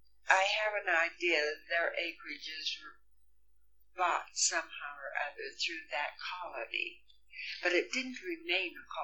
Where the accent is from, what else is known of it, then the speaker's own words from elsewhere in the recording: Meredith, Colorado, United States; No, I was born in Meredith, out of Springs. I went to grade school and high school.